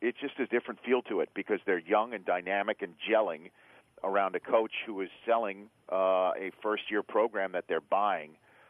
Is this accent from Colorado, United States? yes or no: no; New York City, New York, United States; Well, again, I grew up in the New York City area.